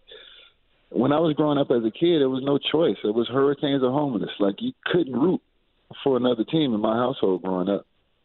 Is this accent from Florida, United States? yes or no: yes; Florida, United States; growing up in South Florida, I'm a diehard Dolphin fan.